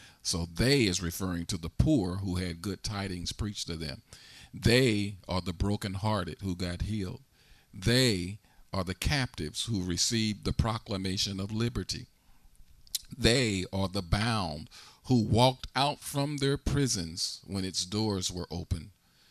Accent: Harrisburg, Pennsylvania, United States; born there; It's sort of like I was born in Harrisburg and it was like this when I got here. It's been like this all of my life

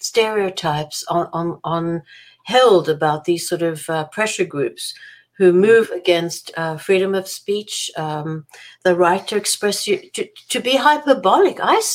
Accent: Israel; I grew up in Israel

